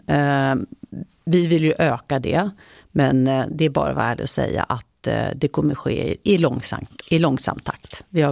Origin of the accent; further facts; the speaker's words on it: Uppsala, Uppsala County, Sweden; annan favorit som kommer från min hemstad … Okay. Låten … om att växa upp i Uppsala.